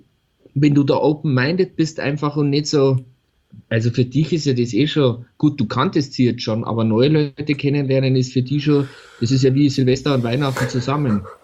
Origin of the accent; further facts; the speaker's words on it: Altötting, Bavaria, Germany; ich bin bekennender Katholik. Ich komme aus Altötting.